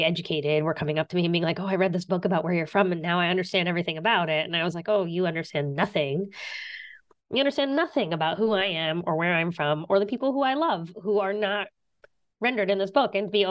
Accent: West Virginia, United States; Yeah, I'm from West Virginia. I grew up in West Virginia.

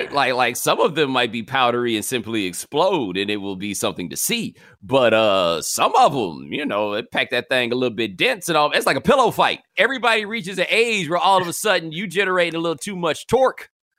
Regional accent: Houston, Texas, United States; And you got to remember, I grew up in Houston, so I've seen snow like twice in the life that I can recall.

